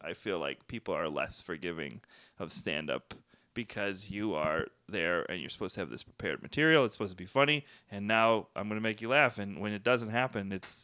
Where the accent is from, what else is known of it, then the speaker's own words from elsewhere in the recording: Chicago, Illinois, United States; I was from Chicago and was a huge fan of Second City and Saturday Night Live.